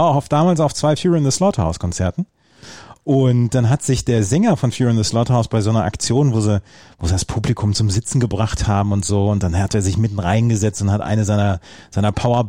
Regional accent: Hanover, Lower Saxony, Germany; Da kommst du als Hannoveraner wirklich nicht drumherum.

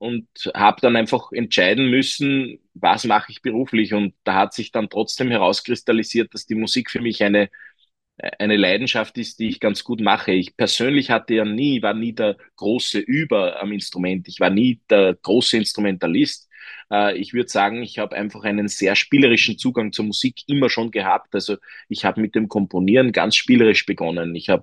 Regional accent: Upper Austria, Austria; Natürlich ist bei uns in Oberösterreich die Blasmusik extrem präsent im Alltag.

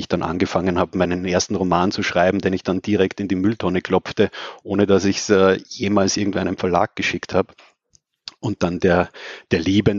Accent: Austria

